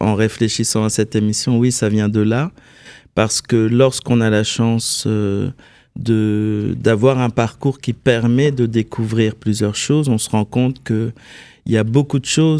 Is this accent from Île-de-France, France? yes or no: yes; Clichy-sous-Bois, Île-de-France, France; also born or lived in Paris; Alors, je suis né à Paris. Je suis né à Paris dans le 13e. Et ensuite, mes parents sont allés habiter dans le 93 à Clichy-sous-Bois.